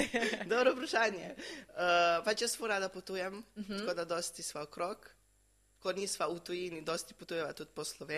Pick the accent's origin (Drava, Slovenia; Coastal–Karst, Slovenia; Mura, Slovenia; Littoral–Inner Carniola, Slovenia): Coastal–Karst, Slovenia; Koper; Ja, vsi smo iz Kopra, tako se kar dosti vidimo.